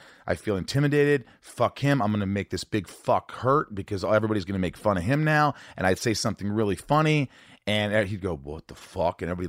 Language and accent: English; Indiana, United States; In Indiana, but hang on.